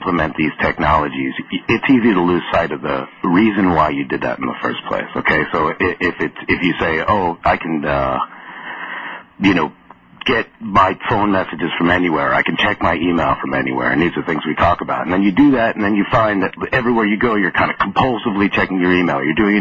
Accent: New York, United States; moved away as an adult; also born or lived in New Jersey; now in Arizona, United States; And the fact that I'm from New York and New Jersey, but that the program that I wanted to attend and that I got accepted to was in Arizona, then I made that move

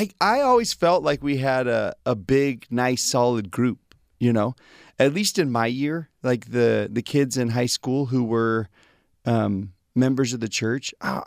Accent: Sugar Land, Texas, United States; I'm from Texas, Sugarland, Texas.

